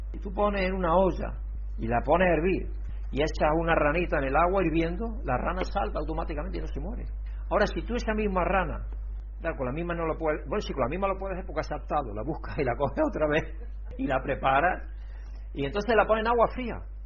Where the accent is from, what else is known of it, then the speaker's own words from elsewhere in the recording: Spain; porque yo pienso que como español